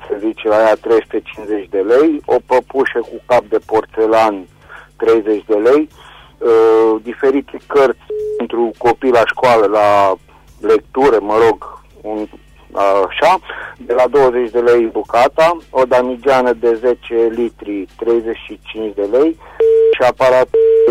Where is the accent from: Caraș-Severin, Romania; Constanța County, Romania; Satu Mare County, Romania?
Caraș-Severin, Romania; Reșița; din Reșița